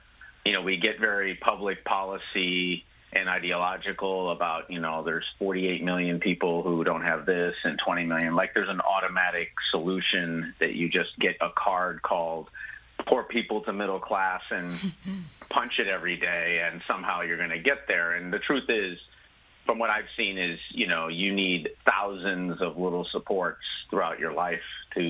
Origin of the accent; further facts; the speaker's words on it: Los Angeles, California, United States; now in Teaneck, United States; So I grew up in East L.A. In the 70s and 80s and eventually in other parts of L.A.